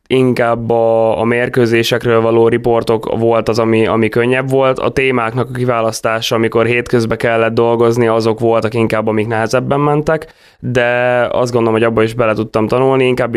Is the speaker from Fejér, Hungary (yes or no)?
no; Balotaszállás, Bács-Kiskun, Hungary; ugye én itt a Kiskolasi FC-ben nevelkedtem, itt 2020-ban igazoltam idézőjelesen haza Balotaszállásra